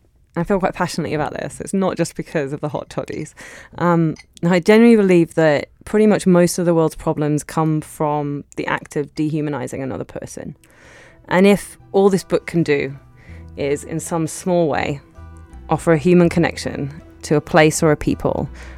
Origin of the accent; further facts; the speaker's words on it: London, United Kingdom; But I'm from London.